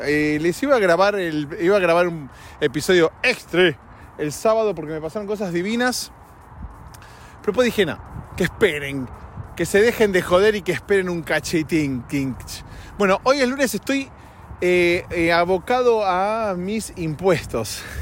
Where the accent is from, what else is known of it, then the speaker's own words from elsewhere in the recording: Argentina; now in Los Angeles, United States; acá en Estados Unidos, por lo menos acá en Los Ángeles, a diferencia de mi país de origen, Argentina